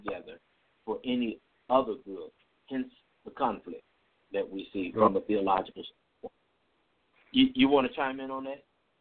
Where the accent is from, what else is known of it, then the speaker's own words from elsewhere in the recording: Chicago, Illinois, United States; when I grew up in Chicago, I learned that if you wanted something in the streets, you had to have some kind of hustle.